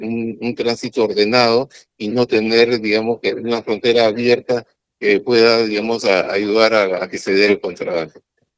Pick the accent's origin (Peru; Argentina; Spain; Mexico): Peru; tenemos que estar claro que nosotros como peruanos, digamos, solamente vamos a aceptar a aquellas personas que estén con su documentación al día